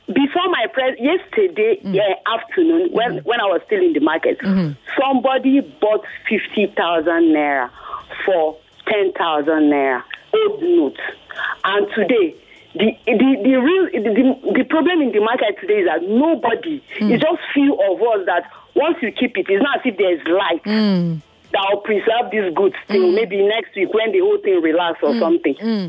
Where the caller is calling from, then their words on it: Abidjan, Côte d’Ivoire; Okay, I'm calling from Abidjan.